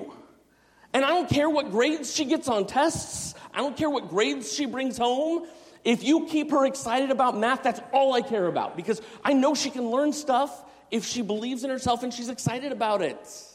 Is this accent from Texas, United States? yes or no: no; Arizona, United States; I'm in Arizona. You know, I grew up in Arizona, and we were on the front lines of the charter school movement.